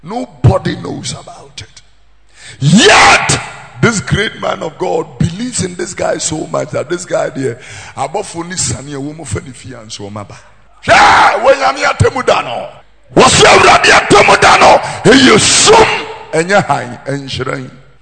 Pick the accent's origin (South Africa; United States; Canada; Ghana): Ghana; Tesano, Greater Accra; born there; I was born here in Tesano.